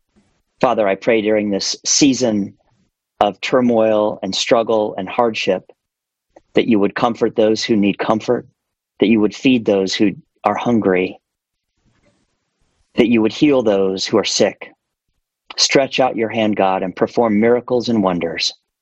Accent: Cocoa, Florida, United States; I was raised in Cocoa, Florida. I was the son of a rocket scientist and an entrepreneur and a mother who was an educator.

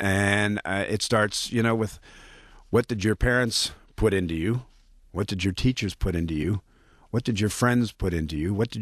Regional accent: Detroit, Michigan, United States; now in Bloomfield Hills, United States; I'm from Detroit, and I'm proud of it, and I'm getting prouder by the day.

